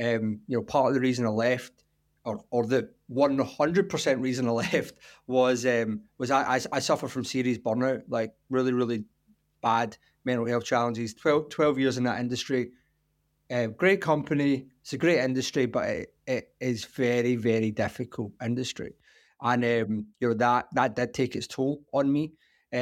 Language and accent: English; Lanark, Scotland, United Kingdom; also born or lived in United States; So I'm from a little town just outside Glasgow in Scotland called Lanark. Like I said, I spent a lot of my time in the US, you know, 15 years working with large US firms. So a lot of time in America, I'm really a Glasgow boy at heart.